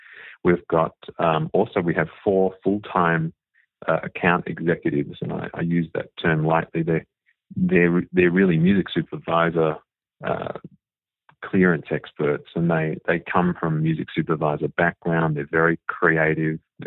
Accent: Australia; predominantly I grew up in Australia and had a reasonably successful time as a producer and songwriter there.

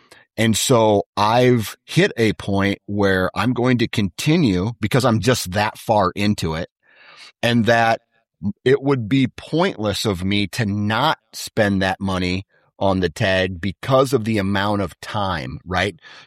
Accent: Iowa, United States; I come from Iowa, right?

